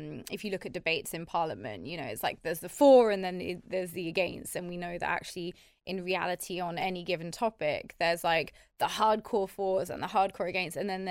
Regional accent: London, United Kingdom; I'm French and Irish in terms of my ancestry, but I was born in Camden here in the UK, in London. I'm a Londoner through and through. London has shaped me.

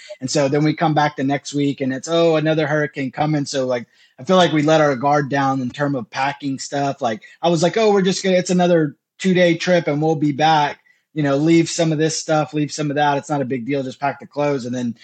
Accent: Bolivar, Texas, United States; So growing up in Bolivar, you know, you're right on the front line when it comes to hurricanes.

